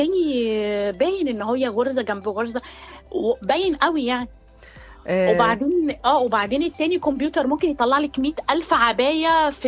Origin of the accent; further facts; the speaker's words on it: Arish, North Sinai, Egypt; انا اصلا سينوية من العريش من شمال سينا